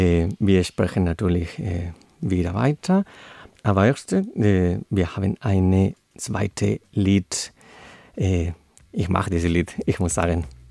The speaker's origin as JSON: {"language": "German", "country": "India", "second_language": "German", "said": "Aber ich komme auch aus Indien."}